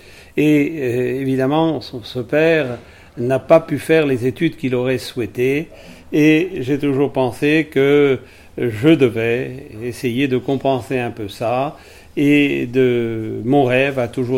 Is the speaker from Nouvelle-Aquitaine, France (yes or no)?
no; Brittany, France; effectivement j'habite le Puy-de-Dôme, mais je suis originaire d'une petite ville de Bretagne-Gallo qui est des Côtes d'Armor. Voilà, alors mon origine est en fait un fils de paysan, de petit paysan, de salarié agricole de cette contrée